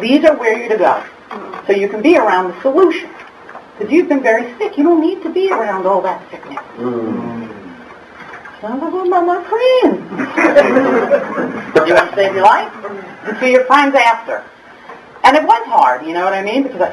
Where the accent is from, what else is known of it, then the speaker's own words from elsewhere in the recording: Brooklyn, New York, United States; You know, when I talk about my home, and when we grew up in Brooklyn, my biological father was, well, he was in a different type of regular business.